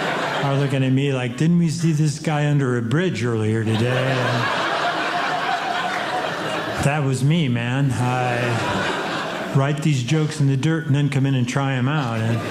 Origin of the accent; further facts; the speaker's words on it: Colorado, United States; And I'm from Colorado, but I don't ski